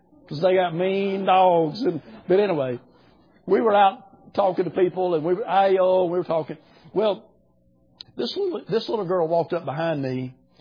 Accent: United States; I'm from America

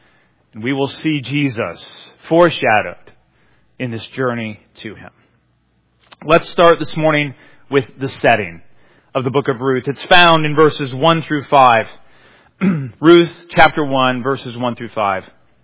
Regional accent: Columbus, Ohio, United States; my hometown of Columbus, Ohio, there are many, many miles.

